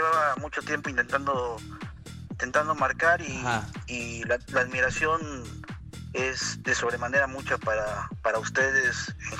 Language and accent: Spanish; Villahermosa, Tabasco, Mexico; Soy de Villahermosa, Tabasco